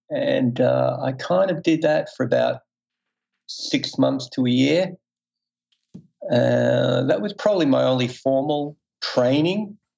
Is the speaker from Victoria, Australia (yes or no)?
yes; Melbourne, Victoria, Australia; I grew up in Melbourne, Australia. So there was quite a lively nightclub scene, even back in the days. We're talking about 60s.